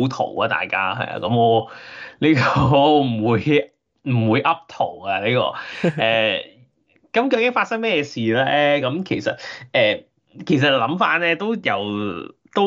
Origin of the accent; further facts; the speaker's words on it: Hong Kong; 我作为一个香港人